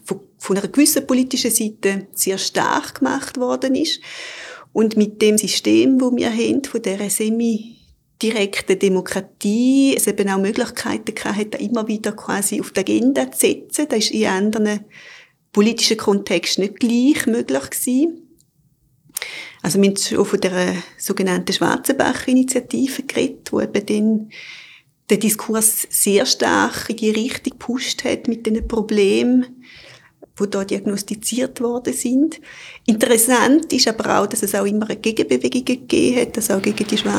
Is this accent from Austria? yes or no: no; Eastern Switzerland, Switzerland; Und ich bin jetzt zum Beispiel in der Ostschweiz aufgewachsen, so in einem Dorf von 3000 Einwohnern. Ich bin auch Ende der 70er Jahre auf die Welt gekommen.